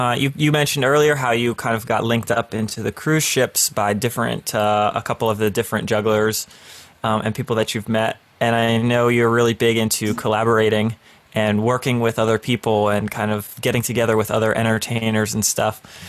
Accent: United States; accent: American; So I just announced Niels' name in my dumb American accent way.

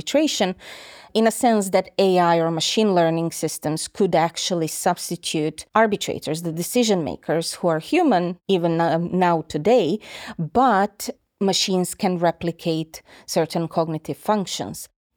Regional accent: Croatia; English is a second language; moved away as an adult; now in Aberdeen, United Kingdom; I'm originally from Croatia. I got to Aberdeen in 2019

